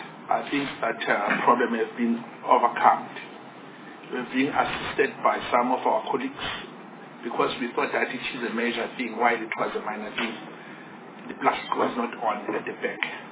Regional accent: Mpumalanga, South Africa; Originally, I'm from Mpumalanga province.

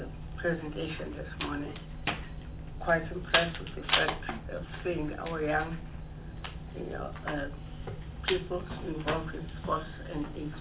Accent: KwaZulu-Natal, South Africa; I come from KwaZulu-Natal

